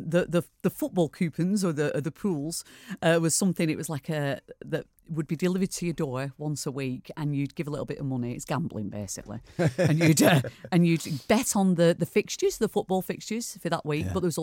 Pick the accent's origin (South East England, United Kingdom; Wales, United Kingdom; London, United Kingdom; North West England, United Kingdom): North West England, United Kingdom; Church; moved away as an adult; So I was born in Church in Accrington, which is next to the better known Ozzel Twistle